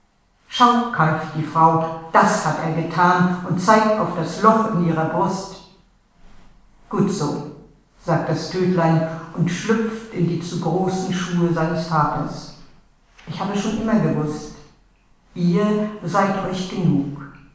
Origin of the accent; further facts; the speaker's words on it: Mecklenburg-Vorpommern, Germany; now in Cismar, Germany; Mecklenburg ist ja meine Heimat gewesen und immer fahre ich noch gerne dorthin. Aber meine neue Heimat ist ja, das weiß man hier ja auch, Zismar. Ich wohne in dem schönen Kloster, so im Windschatten eines alten Benediktinerklosters.